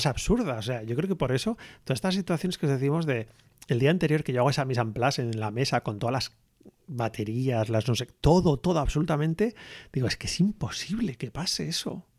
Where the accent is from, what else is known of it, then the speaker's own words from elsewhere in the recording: Basque Country, Spain; Y al final siempre le acabo con la misma conclusión. Somos vascos y necesitamos oscuridad.